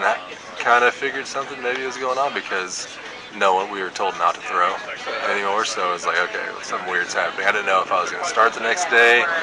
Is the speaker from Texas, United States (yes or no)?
yes; Tyler, Texas, United States; I'm from Tyler, Texas.